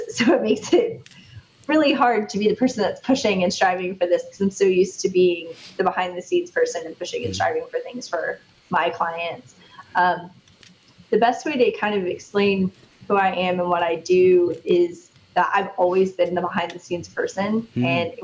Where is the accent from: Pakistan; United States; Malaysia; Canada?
United States; Oklahoma; And I'm like, I'm a nobody from Oklahoma.